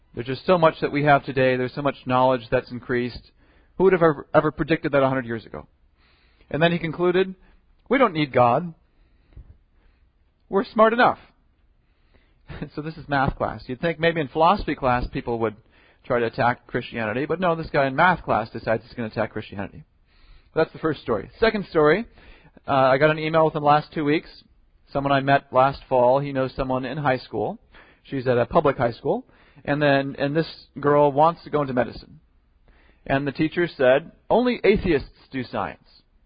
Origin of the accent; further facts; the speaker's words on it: Wisconsin, United States; When I went to college, I grew up in Wisconsin, took a math class my first year in college